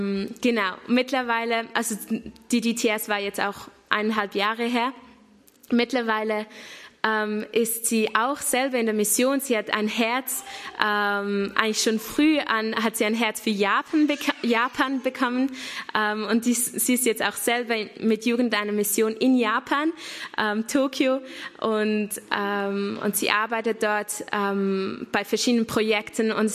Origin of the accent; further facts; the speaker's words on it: Switzerland; accent: Swiss; ich habe ein bisschen schweizerischen Akzent in meinem Hochdeutsch, aber es ist wunderschön, hier in Welzheim zu sein.